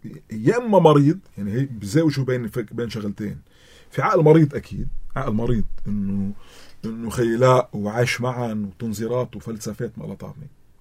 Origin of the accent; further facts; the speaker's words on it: Lebanon; كلبنانيين